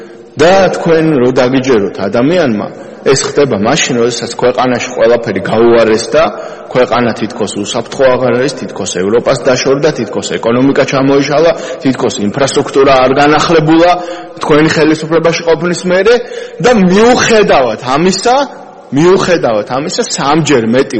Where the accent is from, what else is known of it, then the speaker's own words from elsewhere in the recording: Ozurgeti, Guria, Georgia; ჩემი ქალაქის, ჩემი მშობლიური ქალაქის მაგალითზე ვიტყვი, ოზურგეთის.